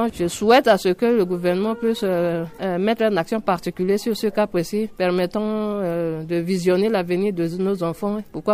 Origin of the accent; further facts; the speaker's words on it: Central African Republic; en tant que Centrafricaine